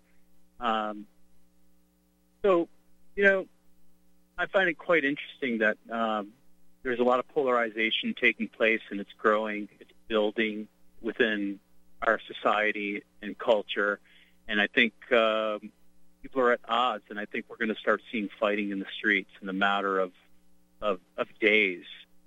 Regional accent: Midwest, United States; And I know that growing up in the Midwest, a lot of my peers and elders are not accepting the media narrative.

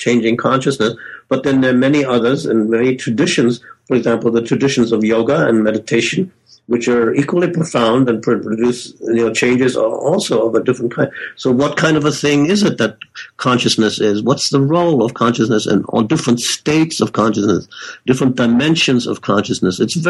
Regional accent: Germany; I lived in Germany I was born in Germany in 1936, so I experienced Second World War in Germany.

